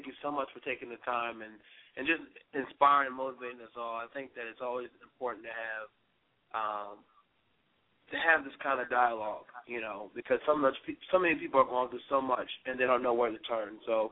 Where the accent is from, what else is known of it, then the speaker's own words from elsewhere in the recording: Richmond, Virginia, United States; Okay. I am too. I'm from Richmond.